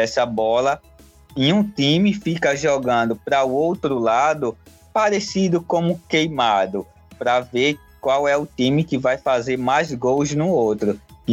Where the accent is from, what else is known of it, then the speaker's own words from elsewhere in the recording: Maceió, Alagoas, Brazil; eu sou natural de Maceió, Alagoas